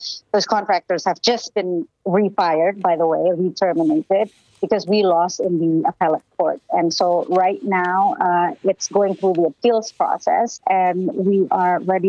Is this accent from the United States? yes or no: no; Indonesia; I grew up in Indonesia. I grew up under an authoritarian regime.